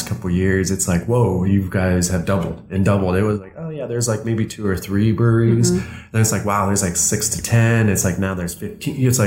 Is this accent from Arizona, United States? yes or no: yes; Phoenix, Arizona, United States; moved away as an adult; Yep. My hometown.